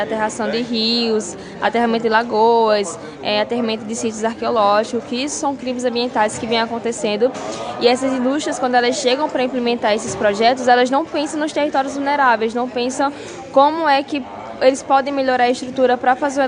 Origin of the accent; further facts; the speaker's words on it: Campina Grande, Paraíba, Brazil; now in João Pessoa, Brazil; Eu sou de Campina Grande, natural de Campina Grande, mas eu moro em João Pessoa, na Paraíba, que são cidades ali pertinhas, uma da outra.